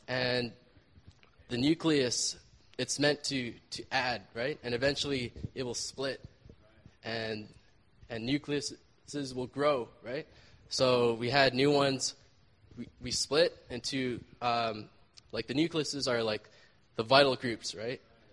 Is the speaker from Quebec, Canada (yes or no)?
no; Vancouver, British Columbia, Canada; I'm actually from Vancouver.